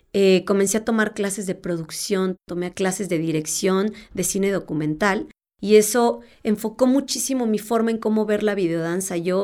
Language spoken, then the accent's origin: Spanish; Tijuana, Baja California, Mexico; now in Cuernavaca, Mexico; Yo vengo de Tijuana y entonces pues dije aquí me quedo.